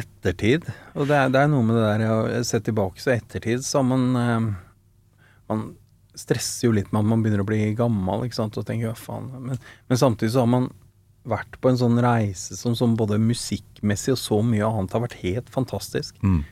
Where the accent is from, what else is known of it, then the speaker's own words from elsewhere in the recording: Oslo, Norway; Født og oppvokst ved Sankt Hanshaugen, Frimannsgate, og bor der fortsatt.